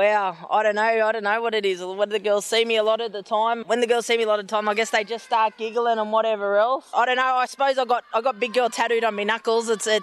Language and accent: English; Wellington, New South Wales, Australia; also born or lived in Sydney; Born and bred in Wellington, but lived a life in Sydney. From the Wiradjuri tribe. My mum's a Wirram Wirram woman and my dad's a Tabagar man.